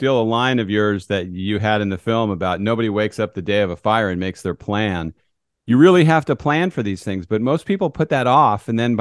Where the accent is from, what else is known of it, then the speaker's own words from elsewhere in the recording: Pacific Palisades, California, United States; I grew up in Pacific Palisades, and we had to worry about this every year.